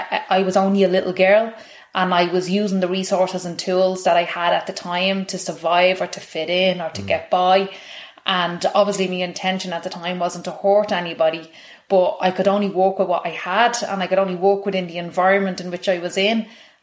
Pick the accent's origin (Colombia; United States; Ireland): Ireland; Tallaght, Leinster; So I grew up in Kilnarden in Talla.